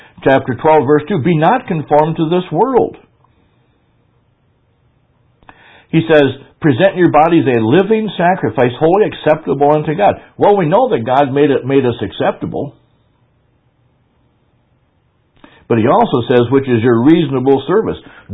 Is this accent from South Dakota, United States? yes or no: yes; Kadoka, South Dakota, United States; Maybe just because I'm from Kadoka